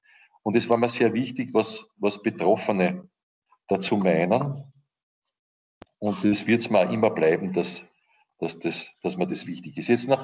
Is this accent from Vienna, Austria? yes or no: yes; Vienna, Austria; Und daher, als Wiener, ist man dann halt auch bald vielleicht bei diesem Titel.